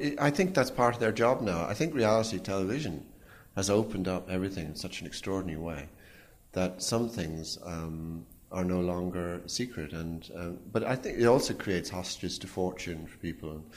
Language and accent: English; Ireland; speaking as an Irishman